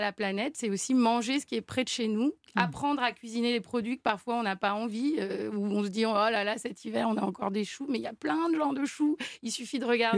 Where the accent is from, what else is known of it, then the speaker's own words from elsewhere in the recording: Auvergne-Rhône-Alpes, France; chez moi, dans la Drôme, il y a de la crépinette.